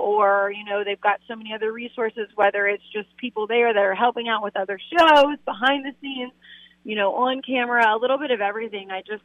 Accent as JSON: {"language": "English", "town": "Charlotte", "region": "North Carolina", "country": "United States", "said": "I'm, like you said, I'm from Charlotte. I've worked in Charlotte for 3.5 years before coming here"}